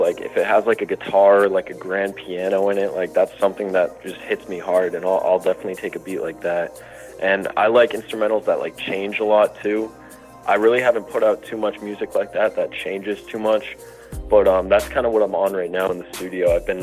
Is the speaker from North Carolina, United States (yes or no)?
no; Scarborough, Maine, United States; And I'm from Scarborough, Maine, Northeast 207. That's what I'm representing.